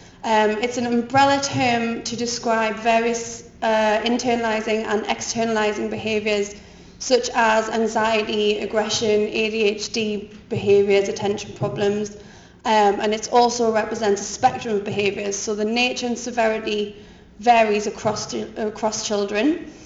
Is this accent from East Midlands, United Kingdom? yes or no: no; North East England, United Kingdom; accent: Geordie; I hope you can all understand my accent. I keep trying to adopt a weird American accent when I'm talking to you all, so I kind of verge into this weird Geordie American thing.